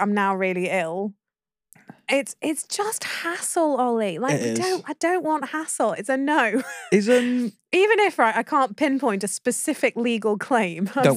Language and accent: English; United Kingdom; And we're British.